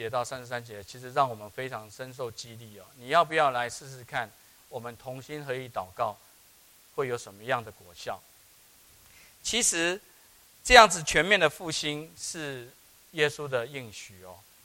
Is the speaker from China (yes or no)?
no; Taiwan; 对，我从台湾来的